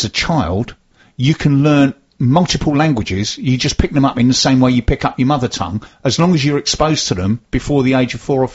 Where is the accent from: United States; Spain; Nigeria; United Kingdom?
United Kingdom; England; as English people, we are, as a nation, we're very bad at languages.